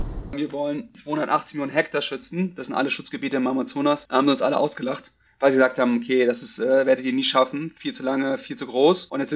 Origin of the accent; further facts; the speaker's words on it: Hesse, Germany; ich bin aufgewachsen im Taunus bei Frankfurt.